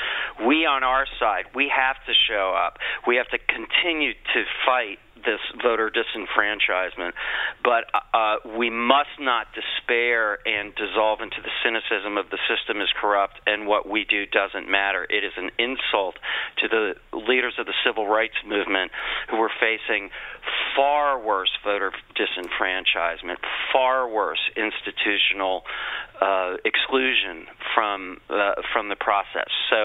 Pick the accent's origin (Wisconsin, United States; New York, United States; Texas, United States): Wisconsin, United States; I'm from Wisconsin.